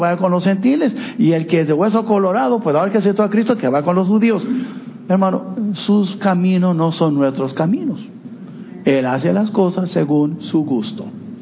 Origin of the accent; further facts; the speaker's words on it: New York, United States; also born or lived in Brazil / Washington; now in Laredo, United States; Yo nací en Brasil. Fui criado en Nueva York, en Washington. Nunca fui a una iglesia. Y después Dios me tocó, me salvó con 18 años.